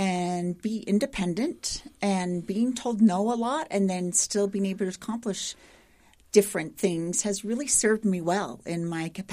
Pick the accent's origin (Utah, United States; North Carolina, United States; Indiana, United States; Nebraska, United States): Utah, United States; Provo; Being born and raised in Provo and a single mom and seven kids, we didn't even know if we would get to go to college